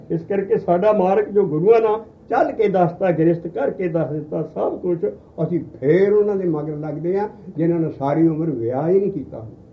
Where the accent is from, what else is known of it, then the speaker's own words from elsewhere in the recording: Punjab, India; born there; ਮੇਰਾ ਜਨਮ ਹੋਇਆ ਸਾਰਾ ਉਹ ਪਿੰਡ ਬਾਬੇ ਵਿਕਾਲੇ ਦੇ ਲਾਗੇ।